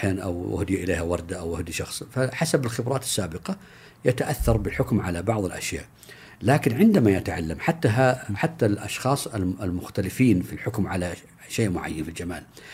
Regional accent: Saudi Arabia; يمكن أنا ما أقولهم أني حتى أنه أنا سعودي

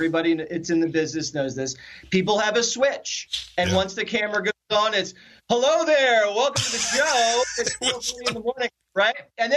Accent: Philadelphia, Pennsylvania, United States; And we used to go drive from Philly to Maine, because I grew up in Philly.

